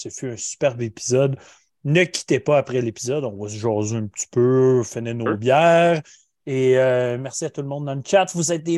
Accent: Quebec, Canada; mais nous, on est de l'Outaouais

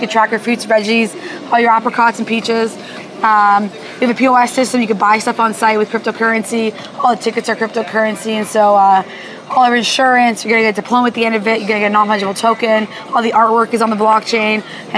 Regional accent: Toronto, Ontario, Canada; I'm from Toronto. That's a big part of it.

